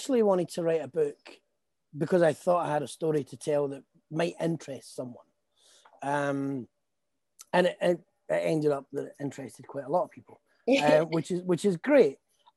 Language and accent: English; Scotland, United Kingdom; I'm Scottish. It was written in Scotland.